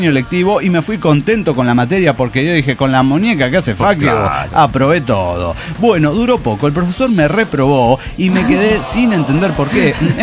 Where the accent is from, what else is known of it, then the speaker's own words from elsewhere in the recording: Córdoba, Argentina; de Córdoba, Argentina.